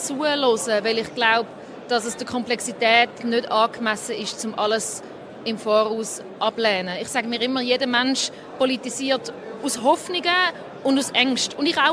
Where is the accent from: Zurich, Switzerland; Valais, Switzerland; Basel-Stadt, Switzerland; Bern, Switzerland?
Zurich, Switzerland; Ich bin 33, ich bin aus Zürich